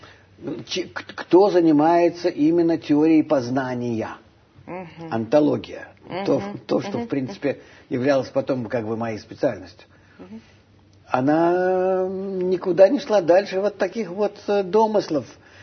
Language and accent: Russian; Russia; moved away as an adult; now in Israel; Уеду я из России. Был в отказе несколько лет, и через Прибалтику уехал. В 74-м году прибыл в Израиль